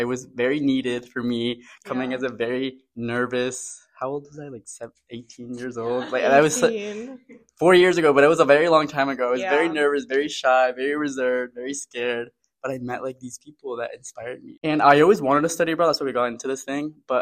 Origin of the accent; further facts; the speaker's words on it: Wilmington, North Carolina, United States; I study in computer science. I'm a senior as well from Wilmington, North Carolina.